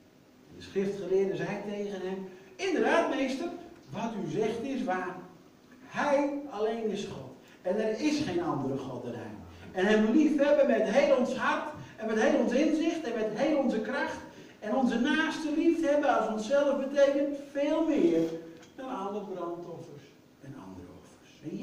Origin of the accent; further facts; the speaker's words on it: Netherlands; Nou, en als Nederlanders zijn we ontzettend gelukkige mensen, jongens.